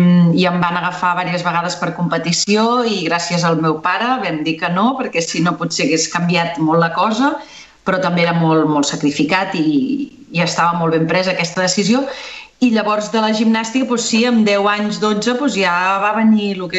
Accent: Sabadell, Catalonia, Spain; born there; A Sabadell, el 21 de juny del 1983.

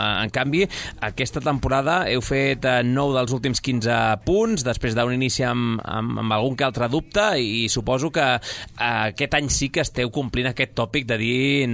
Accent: Sabadell, Catalonia, Spain; com a sabadellenc, com a ex-arlequinat

